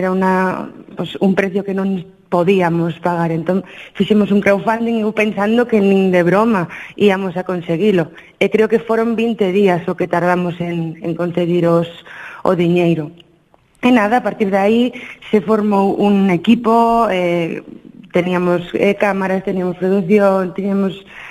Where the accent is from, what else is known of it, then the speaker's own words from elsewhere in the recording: Valdoviño, Galicia, Spain; quizá porque me criei na Frouxeira, en Valdoviño, con toda a miña familia, e levo metida no mar dende que nací.